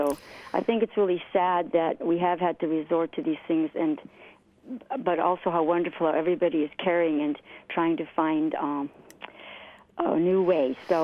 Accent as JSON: {"language": "English", "town": "Homer", "region": "Alaska", "country": "United States", "tie": "born or raised there", "said": "I was born here in Homer and raised here, and my mother would have gone to jail because I was bored and didn't want to go to school"}